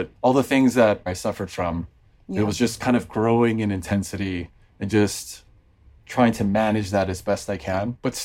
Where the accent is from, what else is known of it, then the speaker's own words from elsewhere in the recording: Los Angeles, California, United States; Yeah, I grew up in the Los Angeles area of Southern California.